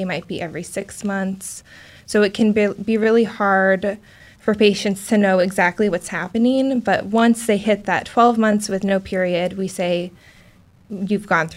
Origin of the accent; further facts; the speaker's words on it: Alaska, United States; also born or lived in Wisconsin, United States; now in Portland, United States; I came here from Wisconsin and am originally from Alaska, so this was closer to home without going all the way back to a cold state.